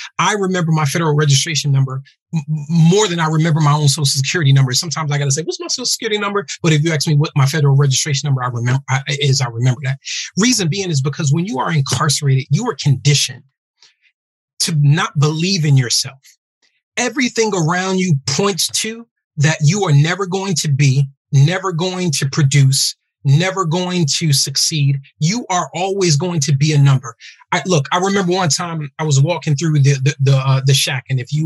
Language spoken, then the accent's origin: English; Bridgeport, Connecticut, United States; my background story is such that I grew up in Bridgeport, Connecticut. Bridgeport is the largest city in Connecticut.